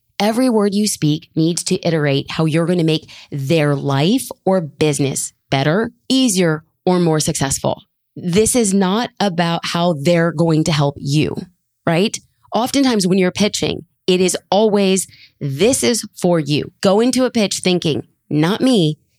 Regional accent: Los Angeles, California, United States; I know, I'm a brown girl from LA. I do not pretend to actually know how to speak with an accent

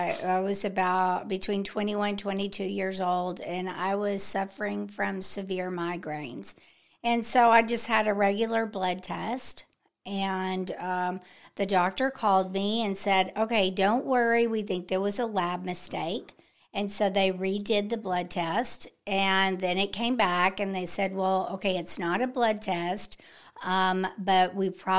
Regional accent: Baytown, Texas, United States; Okay. Well, I'm from Baytown.

